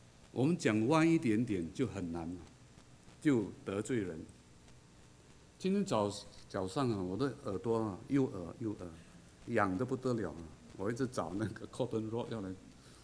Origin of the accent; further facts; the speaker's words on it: Malaysia; 但是我从小在马来西亚长大呢，在华人中间长大，